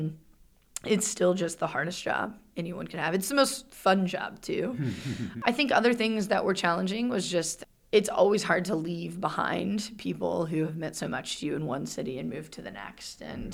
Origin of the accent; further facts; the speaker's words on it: Kansas City, Missouri, United States; So I grew up in Kansas City, Missouri, with two public school teachers.